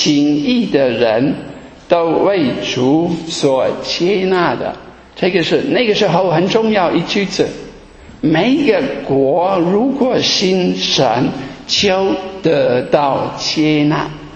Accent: Germany; Chinese is a second language; 那么多人，我们德国人

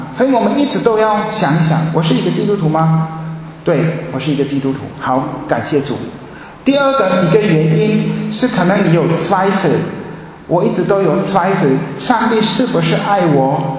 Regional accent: Germany; Chinese is a second language; 我们德国人

